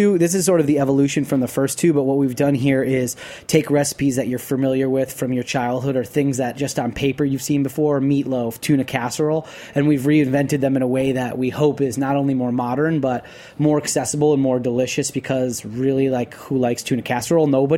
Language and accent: English; Detroit, Michigan, United States; We're from Detroit.